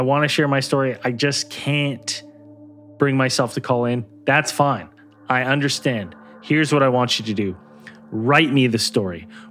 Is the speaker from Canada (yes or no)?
yes; Canada; I'm from Canada.